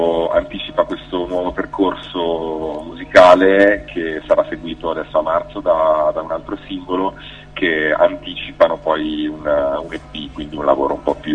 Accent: Milan, Lombardy, Italy; io vengo da Milano

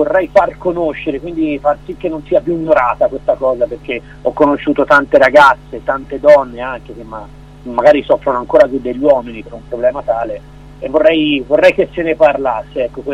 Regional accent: Tuscany, Italy; Ho 30 anni, quindi sono un artista ormai, anche se bello grandicello. E sono toscano.

